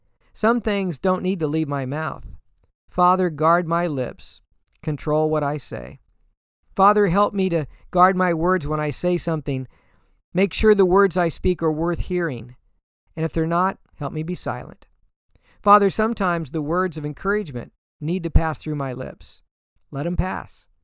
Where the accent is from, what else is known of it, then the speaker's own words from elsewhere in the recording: Danville, Illinois, United States; In the house behind the alley where I grew up on Grace Street in Danville, Illinois, there were two pear trees.